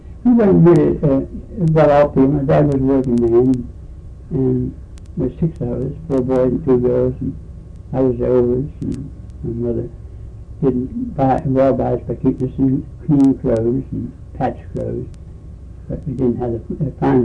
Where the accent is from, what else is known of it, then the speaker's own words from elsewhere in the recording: Virginia, United States; now in Maryland, United States; We came from the Valley of Virginia, Senator Valley, across the county where all my folks were from generations, mm-hmm.